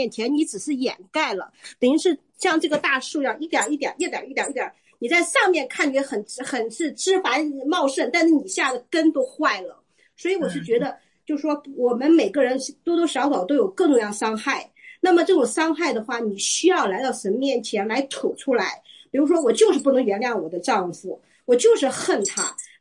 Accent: China; now in United States; 因为我们都是成长在中国这个大环境，就从小我们接受的文化呢，我是信主，等于是并不是年轻的时候就信主

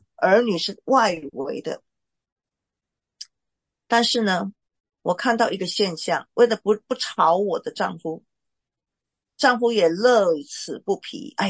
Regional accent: Taiwan; 就对于我们台湾人是这样子的哈

